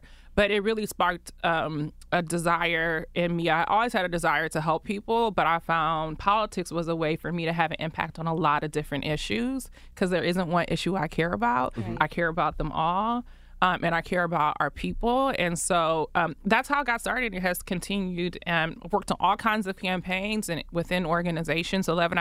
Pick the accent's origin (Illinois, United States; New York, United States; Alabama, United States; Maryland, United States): Alabama, United States; Huntsville; also born or lived in Ohio; So I grew up in the South and in the Midwest. I grew up in Alabama and Ohio.